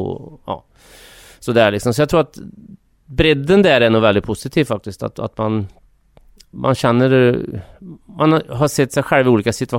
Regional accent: Hagfors, Värmland, Sweden; now in Västra Ämtervik, Sweden; jag är ju uppväxt i Hagfors på, alltså Hagfors är en liten bruksort liksom.

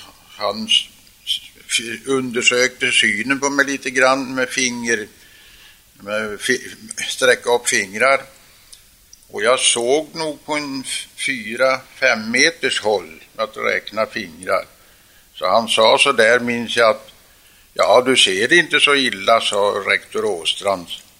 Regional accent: Harmånger, Gävleborg County, Sweden; born there; Och jag är född i Harmångers socken, som det heter då. Det är numera en socken som ingår i storkommunen Nordanstig.

